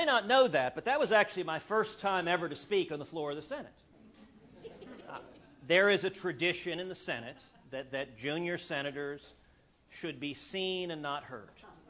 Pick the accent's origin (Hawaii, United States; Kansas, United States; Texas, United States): Texas, United States; I am struck by the commonality of values between Iowa and my home state of Texas.